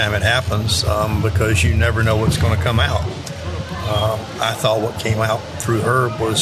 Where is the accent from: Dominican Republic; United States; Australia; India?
United States; the South; I'm from the South, and I've my close friends of our family when I was young were all black people